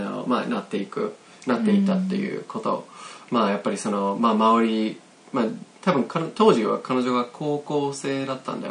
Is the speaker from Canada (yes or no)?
yes; Kitchener, Ontario, Canada; で僕は、まあ、トロントじゃなくてあのキッチナーっていう、まあ、うん、人口が20万人ぐらいの町で生まれ育ったんだけど